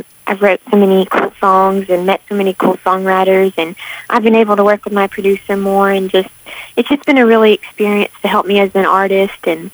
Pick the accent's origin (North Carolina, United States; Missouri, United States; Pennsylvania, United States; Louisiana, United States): North Carolina, United States; I'm actually doing a thing in North Carolina, my hometown, next week with Imagination Library